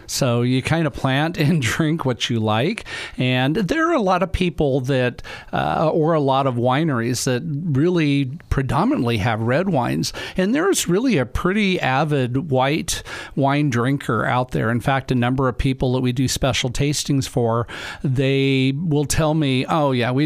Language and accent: English; Sutherlin, Oregon, United States; A lot of it started when I was younger. I grew up in Sutherland